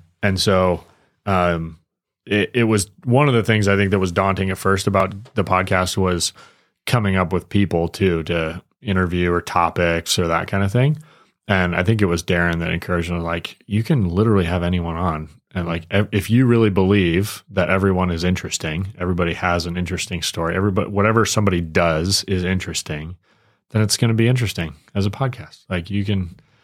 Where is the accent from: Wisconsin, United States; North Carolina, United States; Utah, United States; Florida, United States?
Wisconsin, United States; hunting, you know, and growing up in Wisconsin and how our stories are similar or whatever.